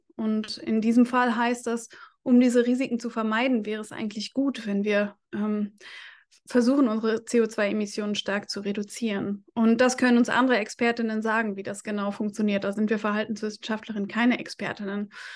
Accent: United Kingdom; moved away; Wir machen zunächst einen Ausflug in das Vereinigte Königreich, also meine alte Heimat

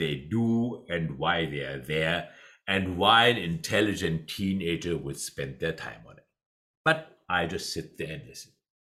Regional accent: Freiburg, Baden-Württemberg, Germany; English is a second language; moved away as an adult; also born or lived in China; now in United States; being from Germany, having I was born in Freiburg, but having spent the last 30 years in the United States, and about maybe in months there, 4 years or so in the People's Republic of China in Shanghai

